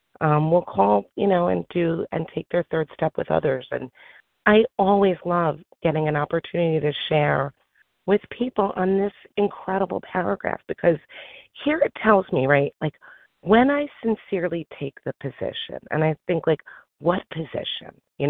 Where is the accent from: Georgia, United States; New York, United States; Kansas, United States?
New York, United States; I'm a recovered compulsive overeater. I'm from New York